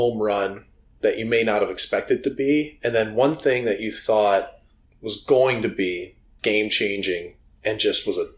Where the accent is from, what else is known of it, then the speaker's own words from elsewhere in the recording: St. Louis, Missouri, United States; I grew up in St. Louis.